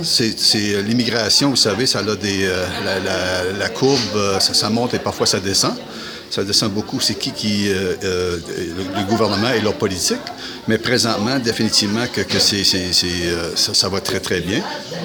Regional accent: Quebec, Canada; moved away as an adult; moi, je suis originaire du Québec. Alors, je quitte une société où je faisais partie de la majorité.

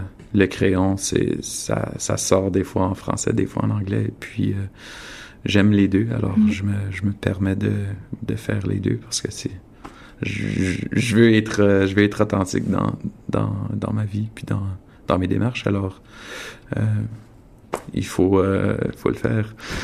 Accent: Winnipeg, Manitoba, Canada; Bien, moi, je suis de Winnipeg, alors je vis la même réalité que vous, certainement.

